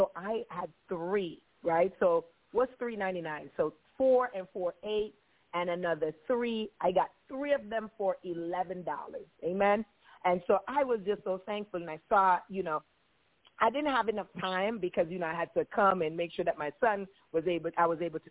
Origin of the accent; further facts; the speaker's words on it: Jamaica; if it is his will, I'm Jamaican, I can't say all of those H and I together, right?